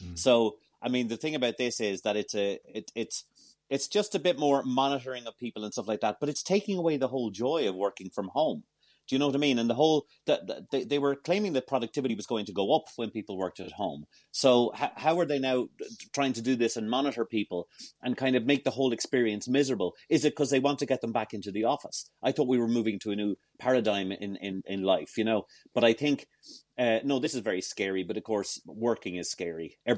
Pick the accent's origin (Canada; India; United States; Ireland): Ireland; Dublin, Leinster; I grew up in Georgian Dublin.